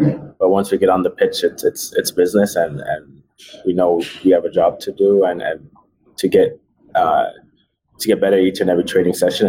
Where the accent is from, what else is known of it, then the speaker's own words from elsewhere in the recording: Jamaica; I'm Jamaican too, so.